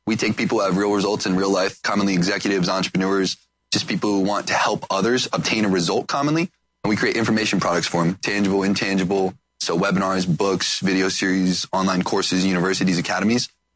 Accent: Cuyahoga Falls, Ohio, United States; So I grew up in Ohio, in Cuyahoga Falls, which Ohio sucks.

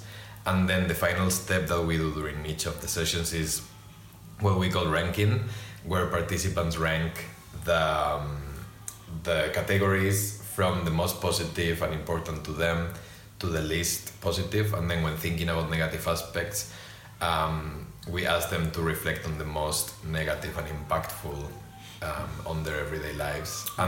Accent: Spain; moved away as an adult; now in United Kingdom; I am from Spain, but I've been in the UK for 6 years now. I came here to do a PhD at UCL in London

